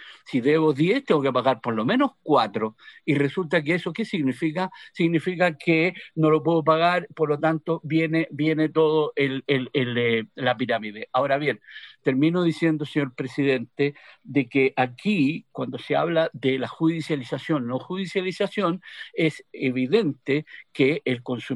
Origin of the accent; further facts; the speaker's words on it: Chile; Las personas todavía somos, los consumidores chilenos, respetuosos de la ley.